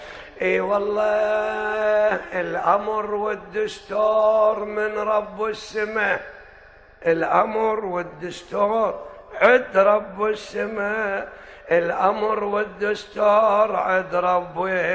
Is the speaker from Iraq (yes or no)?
yes; Iraq; مو شكل احنا عندنا بالعراق كله وصخ اذانه دوا ملتف دولا